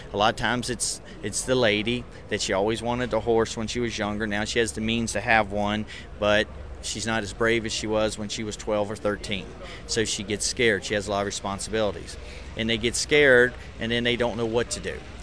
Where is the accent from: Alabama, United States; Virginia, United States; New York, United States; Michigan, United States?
Virginia, United States; Is in Virginia. I'm right outside of the Richmond area in a little community called Powha